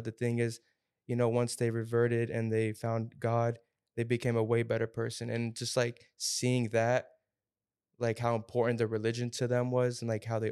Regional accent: Sarasota, Florida, United States; I'm from Sarasota, Sarasota, Florida.

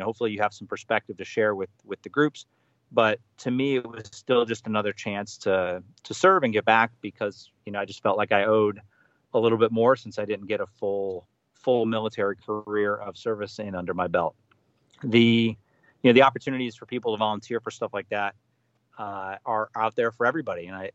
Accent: Cleveland, Ohio, United States; My wife and I decided to move back to Ohio. We're both from Cleveland originally.

